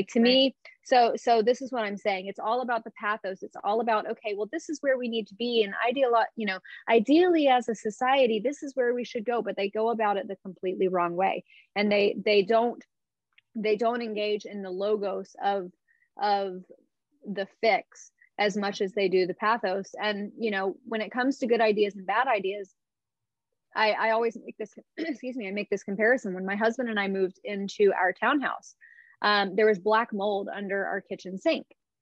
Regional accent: Alabama, United States; I grew up in Alabama. I grew up in a state where you had a binary choice between Auburn and Alabama, Tigers or Crimson Tide.

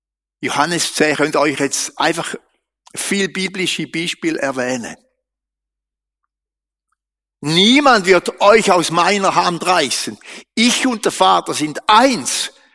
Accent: Bern, Switzerland; Beatushöhle kenne ich natürlich als Berner Oberländer.

